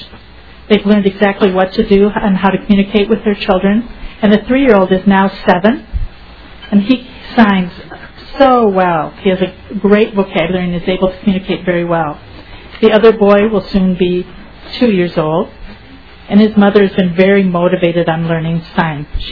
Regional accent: Ogema, United States; I'm from Ogema

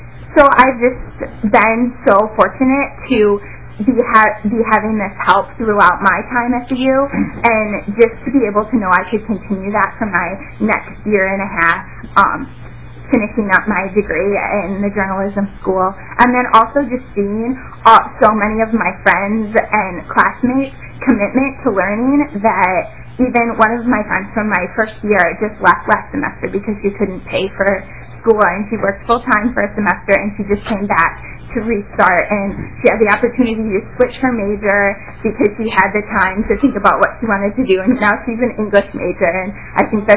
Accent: Illinois, United States; now in Minnesota, United States; I'm a student coming from out of state. I'm from Illinois

